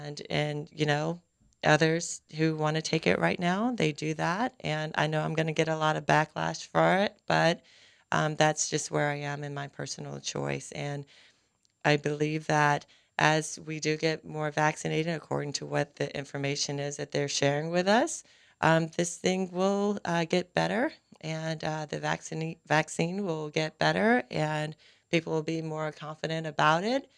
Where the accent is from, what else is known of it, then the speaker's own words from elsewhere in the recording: Baton Rouge, Louisiana, United States; But I found my home back here in my hometown, Baton Rouge.